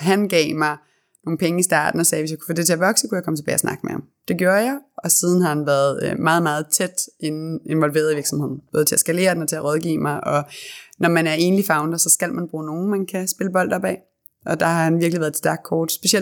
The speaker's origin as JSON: {"language": "Danish", "town": "Copenhagen", "region": "Capital Region of Denmark", "country": "Denmark", "said": "Jeg er fra Christianshavn. Ikke bare identificerer mig ikke som københavner, men som christianshavner. Det er the hardcore middle af byen."}